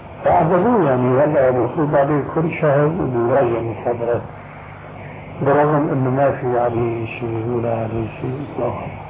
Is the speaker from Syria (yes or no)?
yes; Syria; moved away as an adult; فأنا خروجي من سوريا إلى لبنان كان في ظرف المهلة اللي حددوا لي إياه